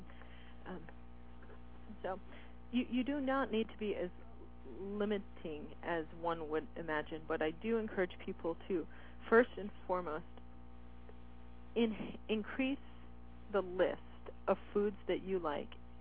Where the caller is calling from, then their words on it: Seattle, Washington, United States; I mean, I'm speaking from Seattle, and so I realize that that's not, most people around the country do not have the luxury that we have here.